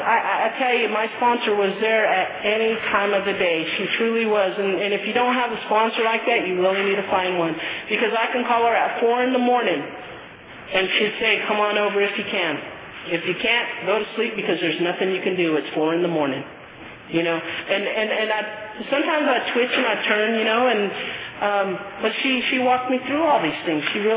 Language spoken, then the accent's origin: English; United States; I didn't know if he was going to accept me because, I'm Native American, and he probably wanted nothing to do with me.